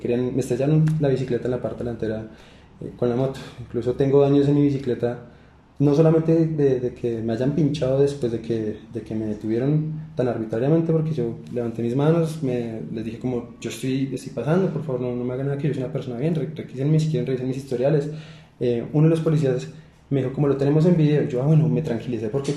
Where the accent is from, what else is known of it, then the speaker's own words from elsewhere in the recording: Bogotá, Colombia; Tengo pues 27 años, soy oriundo acá de Bogotá, más o menos es la persona que soy.